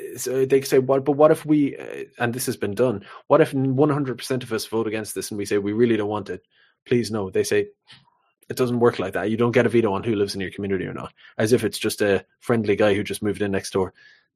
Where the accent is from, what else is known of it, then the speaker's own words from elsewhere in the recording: Ireland; one, I'm Irish and I like to keep it real, keep it local, right?